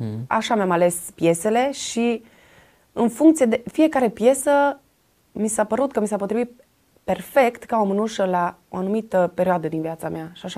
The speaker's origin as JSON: {"language": "Romanian", "country": "Romania", "said": "Noi suntem români, români de când suntem"}